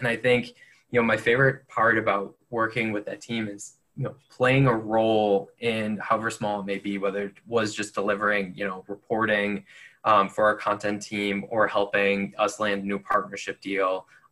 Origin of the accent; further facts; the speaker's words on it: Buffalo, New York, United States; I had never lived outside of New York State. I was, you know, went to school in Rochester, born and raised in Buffalo.